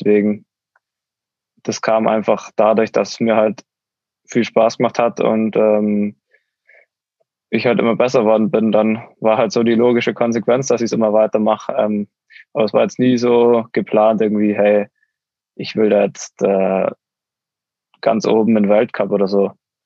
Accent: Oberstdorf, Bavaria, Germany; Da gab es bei uns in Oberstdorf schon in einem Jahrgang, weiß nicht wie viele, aber da gab es in einem Jahrgang halt im Allgäu so eine Auswahl.

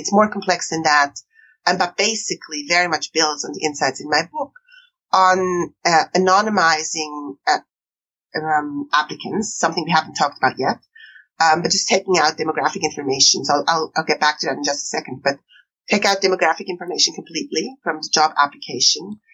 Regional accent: Switzerland; English is a second language; Switzerland being my home country

